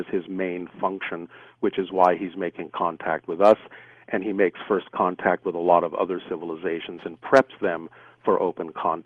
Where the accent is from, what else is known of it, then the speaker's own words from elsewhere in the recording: Ottawa, Ontario, Canada; born there; I was born in Ottawa